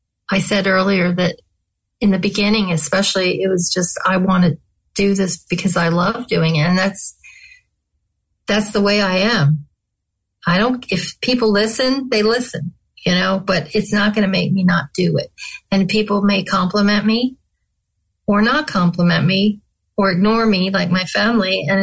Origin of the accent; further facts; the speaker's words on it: Conshohocken, Pennsylvania, United States; my hometown paper back in Pennsylvania